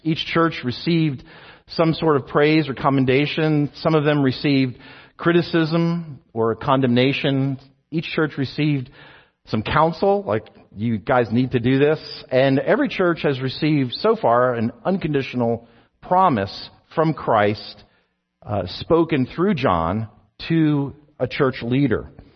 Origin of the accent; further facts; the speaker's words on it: New Jersey, United States; And so I'm from New Jersey, and I came of age in the 1980s